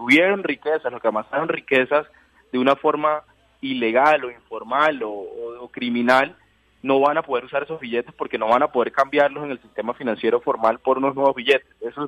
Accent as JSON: {"language": "Spanish", "town": "Valledupar", "region": "Cesar", "country": "Colombia", "said": "Es de mi ciudad, yo soy de Valledupar."}